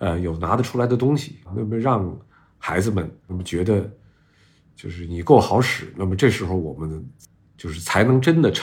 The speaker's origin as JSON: {"language": "Chinese", "region": "Beijing", "country": "China", "said": "而尤其我是一个北京人啊"}